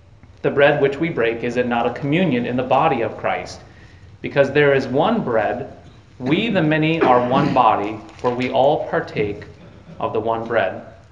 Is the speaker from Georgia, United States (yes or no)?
no; Bottineau, North Dakota, United States; I was at my hometown church in Botno, North Dakota. It was a Lutheran Brethren church. I did not grow up LCMS.